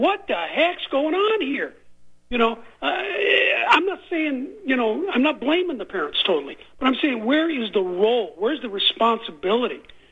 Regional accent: Nebraska, United States; I'm from Nebraska originally, and I remember the DeKalb thing, the Boys Town thing.

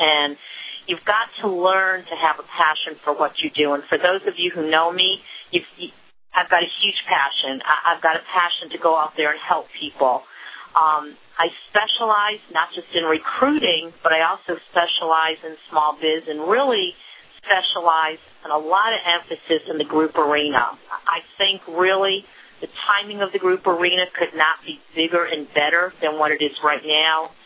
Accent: Connecticut, United States; now in Atlanta, United States; I'm originally from Connecticut, moved to Atlanta, Georgia in 2000

